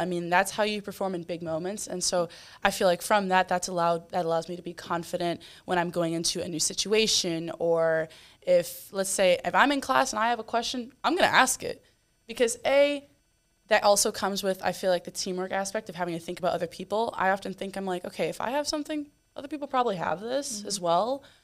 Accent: North Carolina, United States; also born or lived in Wisconsin; Well, I'm from North Carolina. I went to Wisconsin before I came to LSU. I transferred about a year ago.

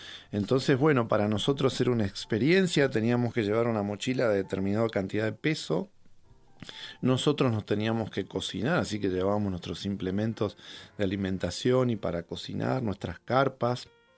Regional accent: Buenos Aires, Argentina; como buenos citadinos o porteños de allí de la ciudad

